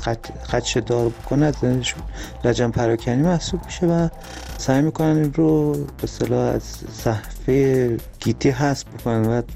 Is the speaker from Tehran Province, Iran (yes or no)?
yes; Tehran, Tehran Province, Iran; از تهران هستم، درود بر شما.